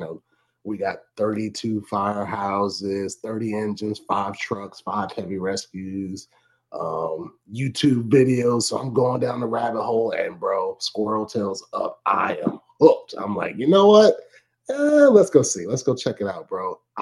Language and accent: English; Cleveland, Ohio, United States; now in South Florida, United States; You know, I wasn't originally from South Florida. Like I said, I was from Cleveland.